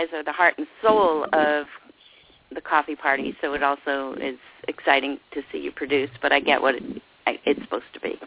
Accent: Massachusetts, United States; I'm from Massachusetts, and don't hate me for that.

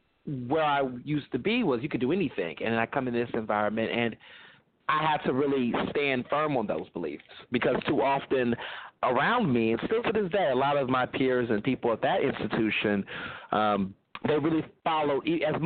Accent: Houston, Texas, United States; also born or lived in Chicago; I was born in Chicago, and I grew up in Houston, Texas.

